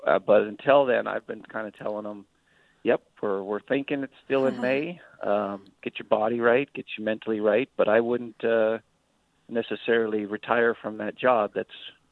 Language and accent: English; Montana, United States; And I mean, I'm from Montana, and everybody, I could drive down and get one myself